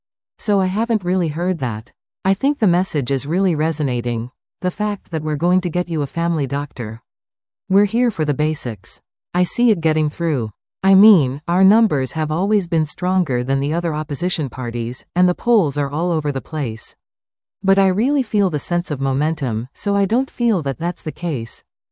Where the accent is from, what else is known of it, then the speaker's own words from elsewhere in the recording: Etobicoke, Ontario, Canada; My mom remarried when I was 10, and we left my grandparents' rooming house and we moved to Etobicoke. So I grew up in Etobicoke, and I went to high school Etobicoke.